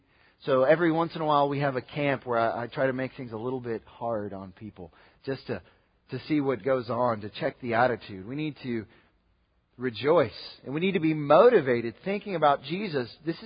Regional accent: Southlake, Texas, United States; I grew up here. I was born in Southlake.

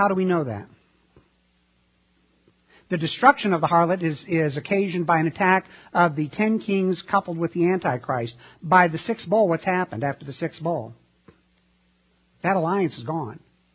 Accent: Illinois, United States; Now, I was born and raised in Illinois, and if Jesus said it, and Abraham Lincoln said it, hey, we're not questioning it.

